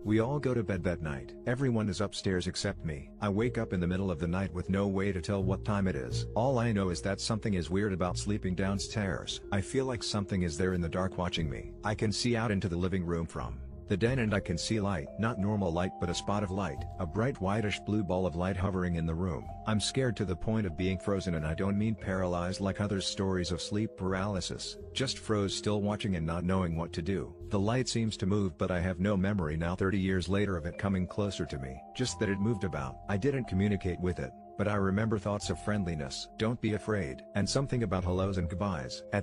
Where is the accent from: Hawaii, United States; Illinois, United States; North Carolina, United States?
Hawaii, United States; I grew up in Hawaii, and one evening on Christmas Eve I was quite young, still young enough to believe in Santa Claus.